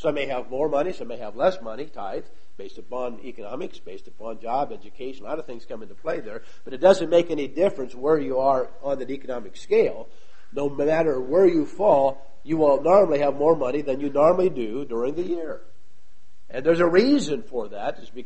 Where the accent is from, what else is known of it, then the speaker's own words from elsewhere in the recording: St. Louis, Missouri, United States; Being from St. Louis, I'm a Cardinal fan.